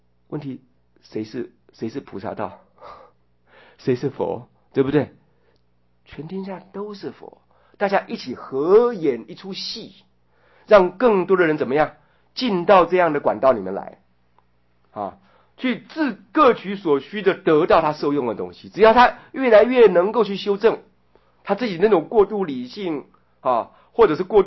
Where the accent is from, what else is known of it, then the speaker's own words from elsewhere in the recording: Taiwan; 我们台湾人